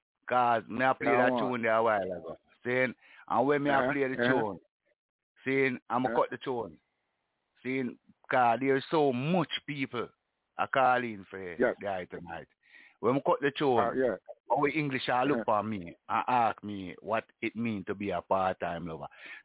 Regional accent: Jamaica; All of the people, them, because we can't talk it right, because we are Jamaican.

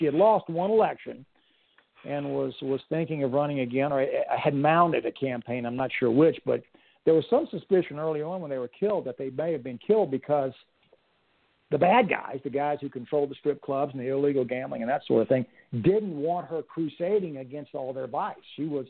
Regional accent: Louisiana, United States; I remember growing up, I grew up in South Louisiana.

